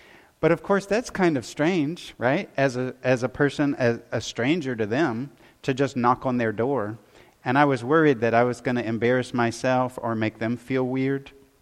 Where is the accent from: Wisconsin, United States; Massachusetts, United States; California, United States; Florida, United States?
Florida, United States; Lakeland; I saw the Lord moving both in my hometown of Lakeland and also overseas.